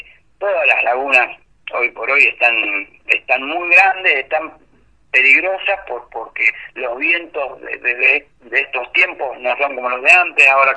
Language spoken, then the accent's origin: Spanish; Villa Cañás, Santa Fe, Argentina; con chicos de acá, de mi pueblo, de Villa Cañás